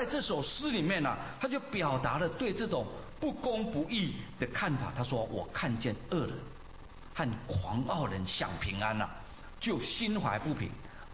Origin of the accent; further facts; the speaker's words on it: China; now in United States; 看看我们现在居住的美国，还有其他的国家，道德问题、守法律的精神啊。那我们中国人有一句话叫做“世风日下，人心不古”啊